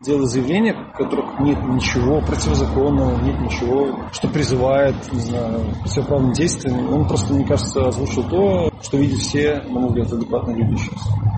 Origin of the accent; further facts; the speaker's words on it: Belarus; Наши, вот я просто говорю, белорусы – это топчик нации сейчас.